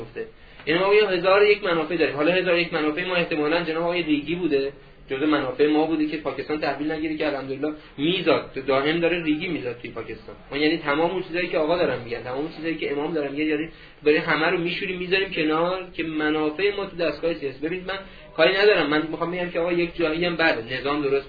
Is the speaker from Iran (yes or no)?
yes; Iran; گفتم که من ایرانی هستم.